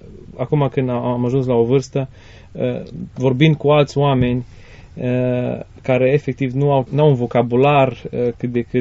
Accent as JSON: {"language": "Romanian", "country": "Romania", "said": "Probabil pentru că noi suntem români și pentru că suntem români avem nevoie de ceva specific."}